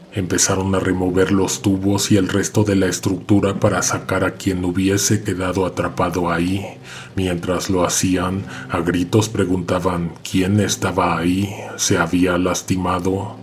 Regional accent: San Juan del Río, Querétaro, Mexico; Nosotros somos de San Juan del Río, pero como ella se fue a estudiar, prefirió rentar un departamento.

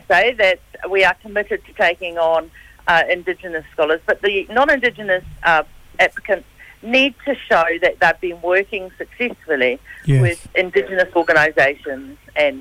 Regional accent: New Zealand; Yeah, so I'm actually from New Zealand. I'm Ngatikaha Nuniki Wairarapa and Ngāi Tahu.

